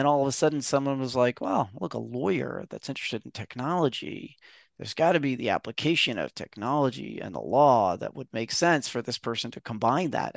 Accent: Brooklyn, New York, United States; And I was a Boy Scout growing up in Brooklyn, New York.

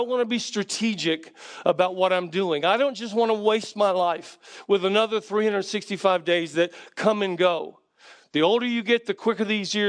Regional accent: South Carolina, United States; now in Tallahassee, United States; you hear the colloquialisms that you grew up with here in the South. I grew up in South Carolina.

